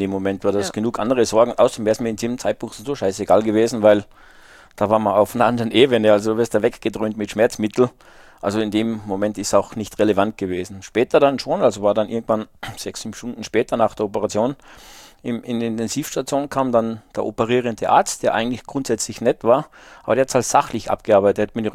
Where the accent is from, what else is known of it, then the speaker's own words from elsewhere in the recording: Salzburg, Austria; Ja, ich bin halt in den Bergen Salzburgs aufgewachsen